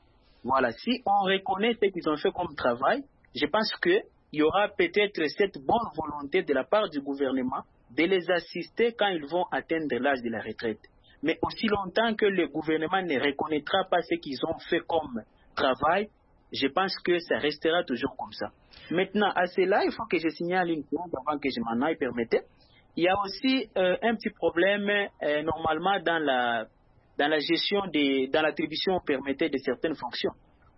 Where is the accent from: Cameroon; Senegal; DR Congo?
DR Congo; ici chez nous en RDC